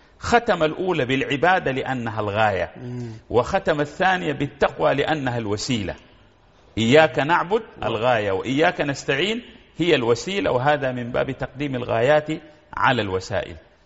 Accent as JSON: {"language": "Arabic", "country": "Sudan", "said": "أنا سوداني وأنا إفريقي وأنا عربي وأنا مسلم وأنا أنتمي إلى الأسرة الإنسانية"}